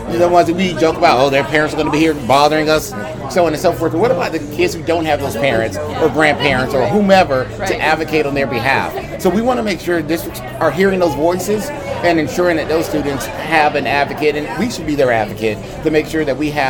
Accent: Georgia, United States; I am from Georgia. I am representing All for Ed Future Ready Schools.

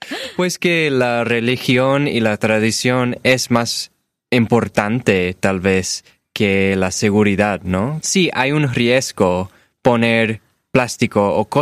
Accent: United States; Spanish is a second language; Solo yo como gringo, yo lo veo como, ¡wow!

